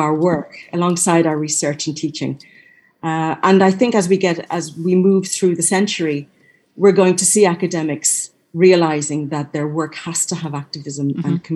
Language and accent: English; Dublin, Ireland; moved away as an adult; also born or lived in Waterford / London; now in Malta; As you've guessed, I'm Irish, but I am also Maltese. I was born in Ireland, raised in Dublin and in Waterford, but then went to work in London. And from London, I found myself in Malta. And I've been in Malta since 94.